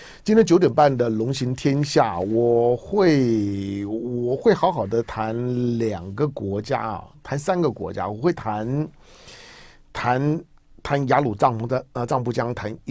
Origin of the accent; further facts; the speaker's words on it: China; 那中国绝对是从中国人视角来讲，我是中国人